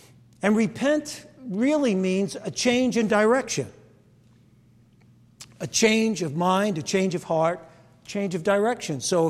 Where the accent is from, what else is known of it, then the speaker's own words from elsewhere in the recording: Brooklyn, New York, United States; When I was a kid, I grew up in Brooklyn, so my beach was the fire escape.